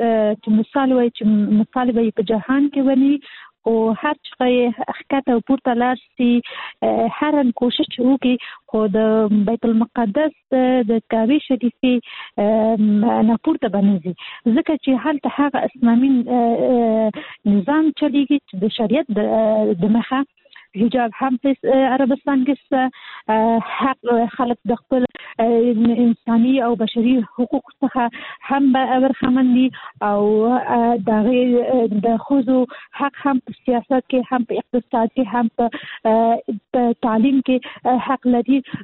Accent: Kabul, Afghanistan; زه حاصلي د کابل یم

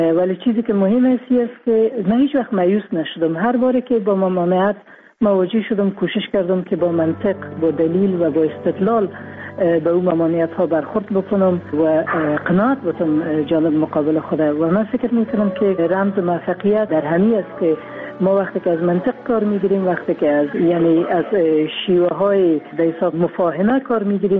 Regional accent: Afghanistan

